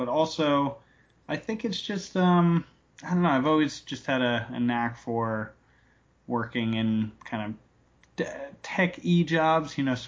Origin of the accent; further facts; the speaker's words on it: Newtown, Connecticut, United States; Oh, sure. I grew up in Newtown, Connecticut.